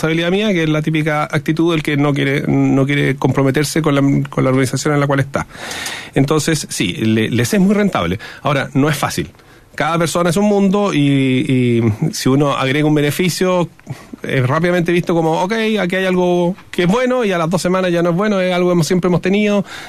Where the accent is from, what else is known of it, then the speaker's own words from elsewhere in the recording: Chile; Nosotros como chilenos ya tenemos más metido en la cabeza el que yo y mi esfuerzo es quien me va a premiar.